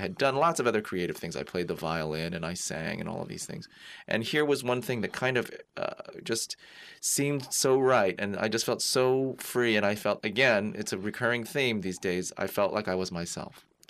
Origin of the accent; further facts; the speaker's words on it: San Francisco, California, United States; So growing up in San Francisco was probably a lot like growing up for any gay teen or gay child anywhere in the country.